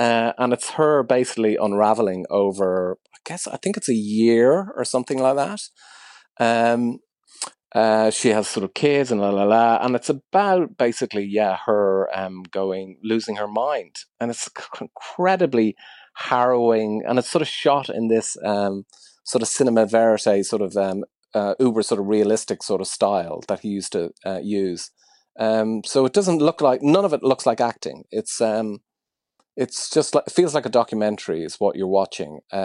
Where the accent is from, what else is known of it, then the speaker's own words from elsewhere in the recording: Ireland; I'm super excited, especially just to as an Irish person, to play it to Irish audiences, for sure.